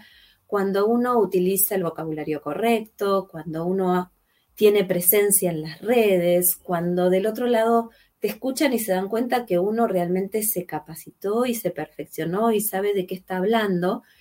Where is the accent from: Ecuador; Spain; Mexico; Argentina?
Argentina; yo soy de Argentina, vivo en Miramar, en la costa de Argentina.